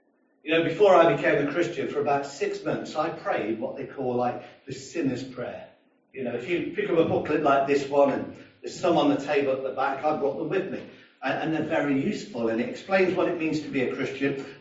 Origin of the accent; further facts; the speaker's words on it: Coventry, West Midlands, United Kingdom; I grew up in the Midlands, and in the city of Coventry where I was born